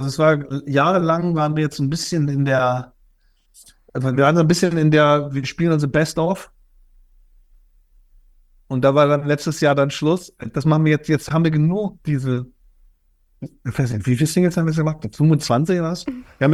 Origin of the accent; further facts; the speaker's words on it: Berlin, Germany; ich bin ja in Berlin Mitte geboren. Also ich habe das alles erlebt da mit der Mauer und so.